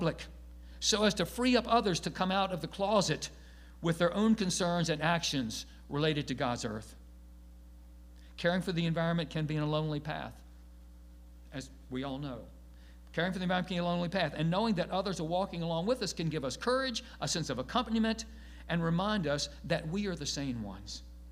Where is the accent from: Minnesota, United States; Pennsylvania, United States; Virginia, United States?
Virginia, United States; He must have known I was from Virginia, where we don't have such things.